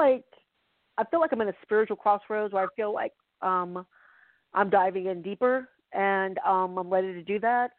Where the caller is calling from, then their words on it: Los Angeles, California, United States; I'm calling from California.